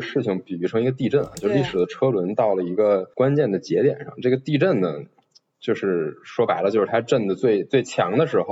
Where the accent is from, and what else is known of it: China